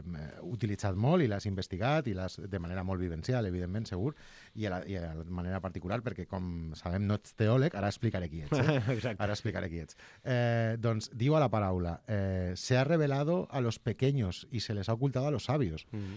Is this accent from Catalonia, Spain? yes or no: no; Castelló, Valencian Community, Spain; Jo sóc de Castelló.